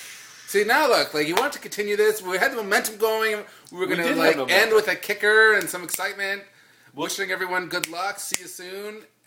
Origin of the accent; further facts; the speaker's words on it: Canada; we are Canadian. This is done in Toronto, Canada.